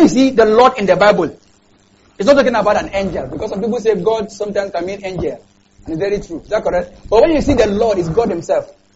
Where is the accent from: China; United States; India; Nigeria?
Nigeria; Kaduna State; So like in Kogi State, like in my state, in my home state, Kaduna State